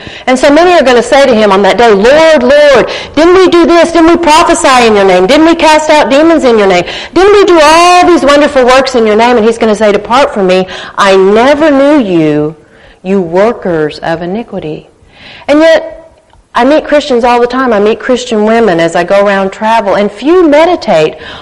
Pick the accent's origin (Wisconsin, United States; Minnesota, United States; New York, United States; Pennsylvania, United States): Wisconsin, United States; born there; I was born in Wisconsin, so I love the snow. And we have not had any in Oklahoma for several years now